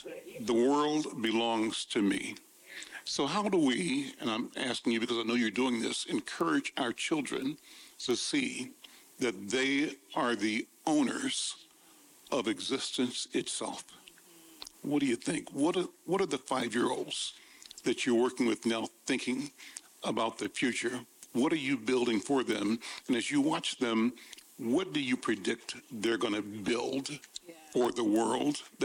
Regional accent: Kansas City, United States; when I grew up in Kansas City, my mom and dad would say, "You can go to the alley, this block, don't cross that street."

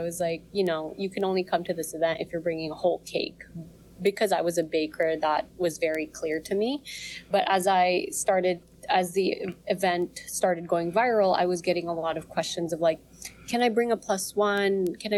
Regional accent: Baguio, Cordillera Administrative Region, Philippines; Yeah, so I grew up in Baguio

